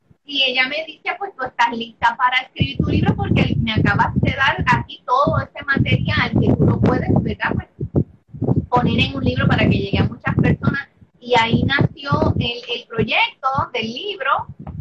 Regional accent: Puerto Rico; yo soy una organizadora de Puerto Rico para el mundo

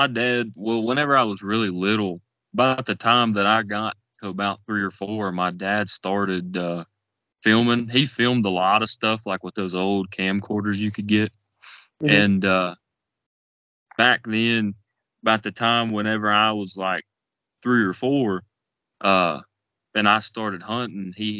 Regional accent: Virginia, United States; Well, I'm from the Appalachian Mountains of Virginia.

